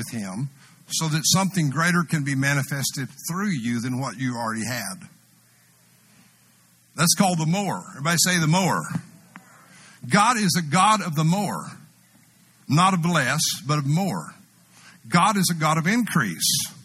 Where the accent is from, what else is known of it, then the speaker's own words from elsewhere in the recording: Muleshoe, Texas, United States; Oh, yeah, growing up in Muleshoe.